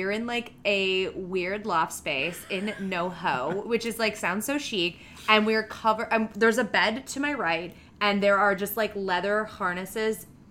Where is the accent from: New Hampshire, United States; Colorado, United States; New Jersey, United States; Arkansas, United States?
New Jersey, United States; Voorhees; Yeah, Voorhees, New Jersey.